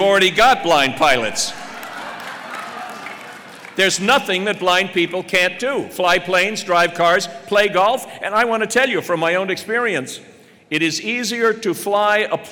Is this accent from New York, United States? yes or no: yes; New York, United States; You have to forgive me if I burst into song every now and then, but I'm from New York.